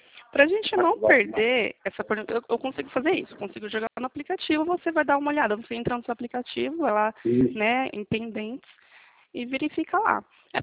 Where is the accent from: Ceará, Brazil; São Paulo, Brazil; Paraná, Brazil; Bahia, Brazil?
São Paulo, Brazil; Atibaia; Sou de Atibaia, a cidade do Lula.